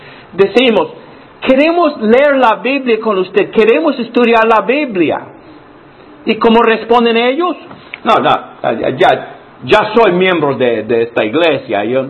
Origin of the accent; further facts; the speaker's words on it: Alabama, United States; now in New Jersey, United States; vengo de New Jersey, que está pegado a Nueva York, aunque soy originalmente de Alabama.